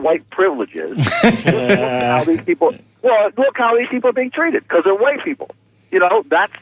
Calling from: Land O'Lakes, Florida, United States; from Land O'Lakes.

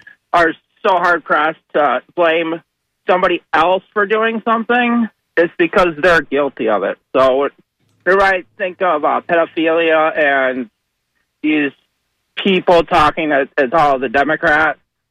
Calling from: Bradenton, Florida, United States; from Bradenton.

